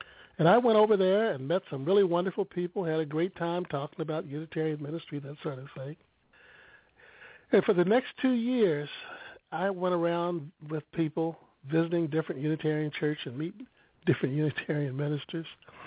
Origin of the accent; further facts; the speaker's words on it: Missouri, United States; I'm from Missouri. And basically the attitude is, when you're a Missourian, if there's something somebody says can happen, you need to try it out.